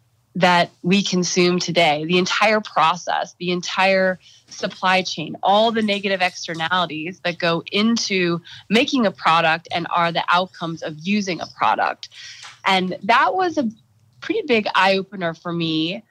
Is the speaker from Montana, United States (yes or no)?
yes; Montana, United States; I'm a fifth generation Montanan. I grew up in Montana. I spent my childhood summers on my grandmother's cattle ranch outside of Bozeman.